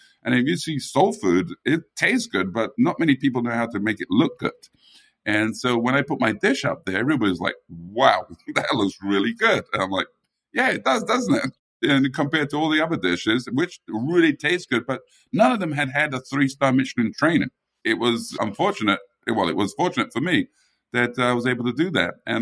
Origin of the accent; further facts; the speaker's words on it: England, United Kingdom; Even though I grew up in England, I didn't grow up with baked beans on toast, even though I had it. But I grew up in a Caribbean house, a Jamaican house